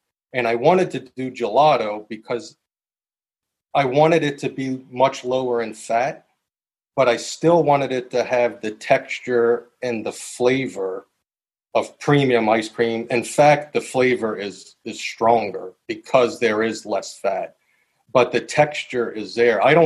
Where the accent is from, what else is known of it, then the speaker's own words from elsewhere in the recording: United States; You know, as an American kid, that's what you know, ice cream.